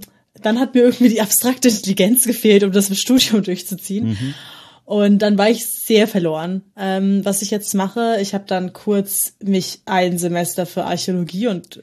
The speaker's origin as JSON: {"language": "German", "town": "Frankfurt", "region": "Hesse", "country": "Germany", "said": "Und ich komme aus dem Raum Frankfurt."}